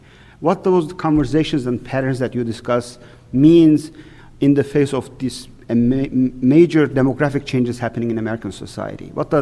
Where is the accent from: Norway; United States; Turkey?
Turkey; moved away; there's a French secularism, which I grew up in Turkey with.